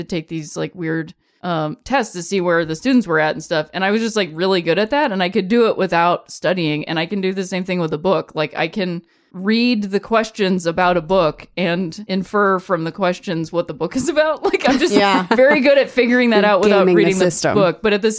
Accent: Ohio, United States; No, I'm from Ohio. The other four letter word.

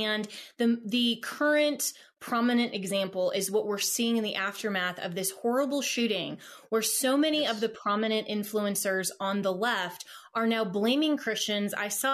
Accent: Colorado, United States; Colorado is my home state.

